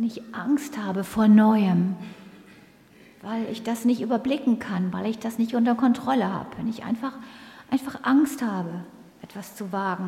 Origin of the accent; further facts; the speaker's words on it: Northern Germany, Germany; Ich komme ja aus Norddeutschland, manche hören das vielleicht.